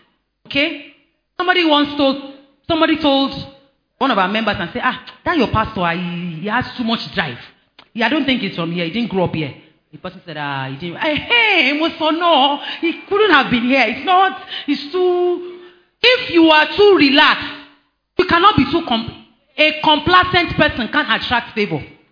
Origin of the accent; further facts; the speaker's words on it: Lagos, Nigeria; now in Ilorin, Nigeria; By virtue of marriage, moved to Ilorin. I was born and bred in Lagos.